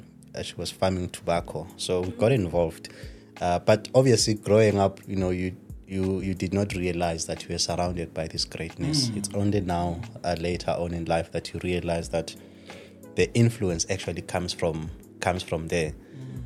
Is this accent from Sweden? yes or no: no; Eswatini; also born or lived in Free State, South Africa; So I grew up in Swaziland, now known as Eswatini. But I was born in the Free State, Putarichaba.